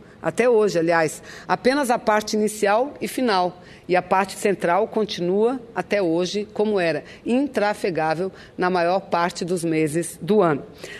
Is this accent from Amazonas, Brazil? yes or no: yes; Amazonas, Brazil; Mas nós que somos do Amazonas e o estado de Roraima, nós não temos ligação terrestre com o nosso próprio país.